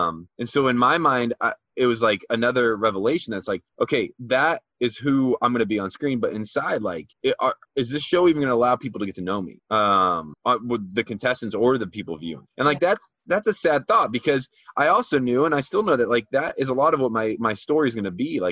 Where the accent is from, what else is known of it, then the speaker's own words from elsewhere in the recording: Midwest, United States; growing up in the Midwest, I remember I was 24 years old.